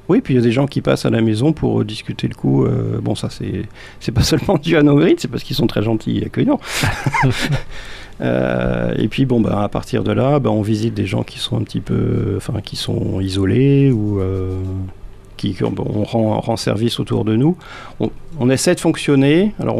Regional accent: Normandy, France; Moi, je suis normand.

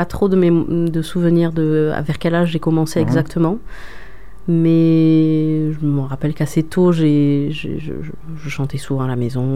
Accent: Figeac, Occitanie, France; Alors, moi, j'ai grandi à Figeac.

